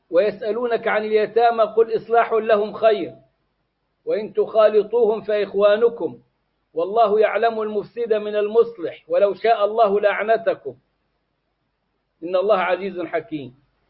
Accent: Egypt

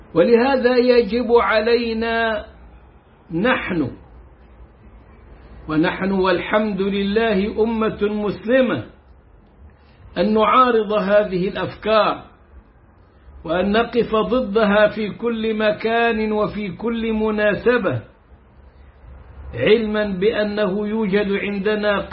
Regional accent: Egypt; والآن عندنا في مصر

